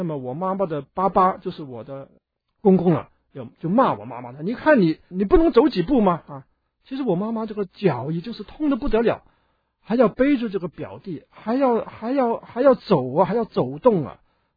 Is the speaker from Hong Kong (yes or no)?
yes; Hong Kong; 我亲眼看过啊，很多家庭啊是偏爱男孩子的，我小的时候在香港啊。